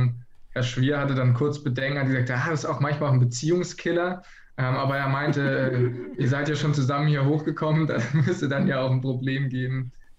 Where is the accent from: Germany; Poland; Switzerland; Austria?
Germany; Baden-Württemberg; moved away as an adult; Genau, wir kommen ursprünglich aus der Nähe von Freiburg